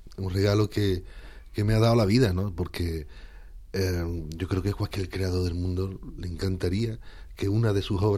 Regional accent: Lebrija, Andalusia, Spain; Realmente yo soy sevillano, ¿no? Soy lebrijano, pero soy de la provincia de Sevilla. Tengo suerte de tener que Lebrija linde y esté muy cerca de Jerez. Y en Jerez tengo mucha familia, ¿no? Pero realmente, claro, yo he vivido toda mi vida en Sevilla

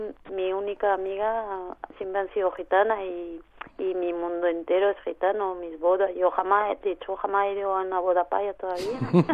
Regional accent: southern France, France; Yo nací en sur de Francia, donde me crié con una familia gitana.

